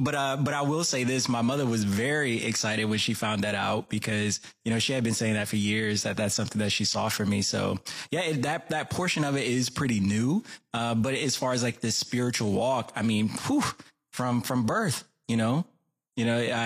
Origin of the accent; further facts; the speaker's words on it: the South, United States; I mentioned being born and raised in the South. I mean, some of this is, you know, my Southern roots